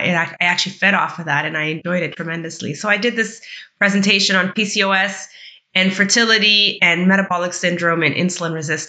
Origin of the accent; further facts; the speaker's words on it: Canada; also born or lived in Mozambique; So I was raised in Canada, but I was born in Mozambique, which is a Portuguese-speaking country on the border of South Africa. It used to be a Portuguese colony back in the day. So my family is of mixed Portuguese and African heritage